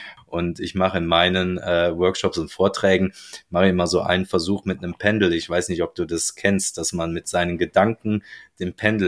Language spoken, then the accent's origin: German; Cologne, North Rhine-Westphalia, Germany; so wie wir in Köln gerne sagen, wo ich herkomme